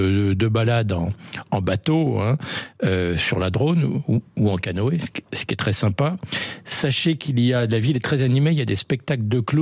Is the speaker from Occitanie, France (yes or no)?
no; Nouvelle-Aquitaine, France; parce que je venais de Charente